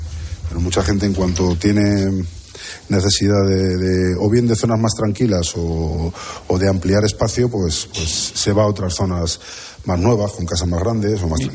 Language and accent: Spanish; Madrid, Community of Madrid, Spain; como buen madrileño observo mucho mi ciudad